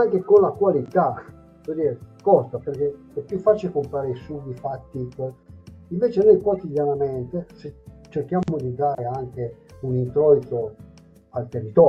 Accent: Liguria, Italy; ma uno può bere i vini liguri, no? Siamo liguri

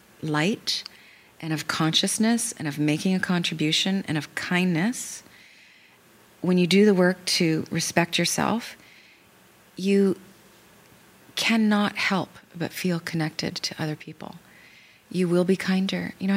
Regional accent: Canada; And because I'm Canadian.

